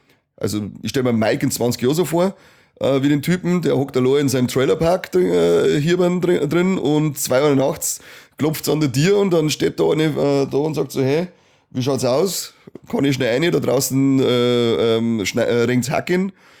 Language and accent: German; Bavaria, Germany; Ich komme aus Oberbayern